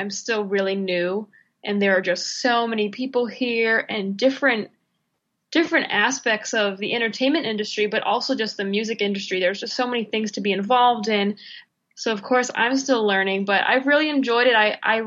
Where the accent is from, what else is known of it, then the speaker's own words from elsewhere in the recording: Peabody, Massachusetts, United States; moved away as an adult; now in Los Angeles, United States; I grew up outside of Boston, north in Peabody. I went to college in Boston